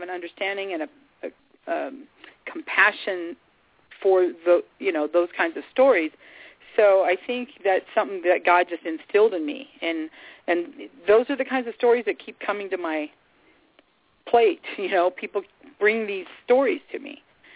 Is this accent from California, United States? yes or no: yes; Azusa, California, United States; we moved to Azusa, and growing up in Azusa, one of the girls that I grew up